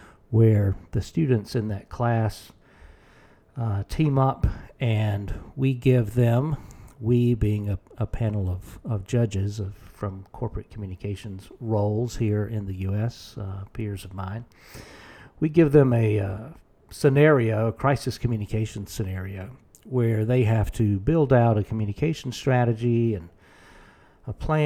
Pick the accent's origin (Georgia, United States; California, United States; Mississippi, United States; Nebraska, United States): Georgia, United States; Fort Valley; I'm from Fort Valley, very small town in middle Georgia.